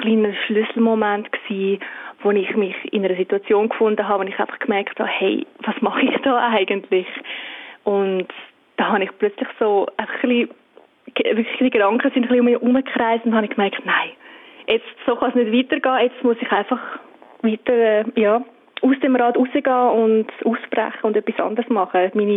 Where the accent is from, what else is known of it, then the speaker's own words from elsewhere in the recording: Zurich, Switzerland; Ich bin eine Singer-Songwriterin und ich bin aus Zürich.